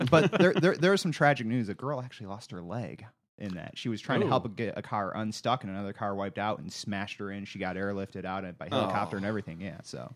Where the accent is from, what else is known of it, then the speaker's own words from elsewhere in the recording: Michigan, United States; I'm from Michigan, you're from Wisconsin